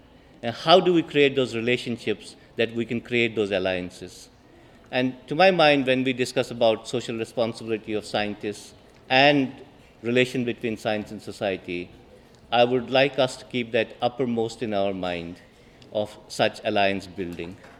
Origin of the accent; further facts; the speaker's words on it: India; I am from India.